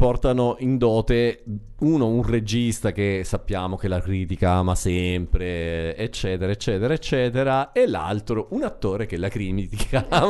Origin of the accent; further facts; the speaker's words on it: Sicily, Italy; ancora ferite aperte per noi che siamo siciliani, lo dico proprio in particolare